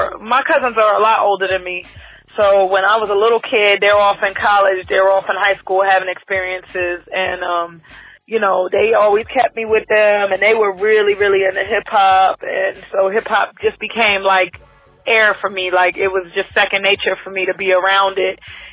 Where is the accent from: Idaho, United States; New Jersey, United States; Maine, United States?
New Jersey, United States; Orange; I'm from Orange, New Jersey. Shout out to Essex County, because I always say I'm from the county because I've lived pretty much everywhere in Essex County. So I'm from New Jersey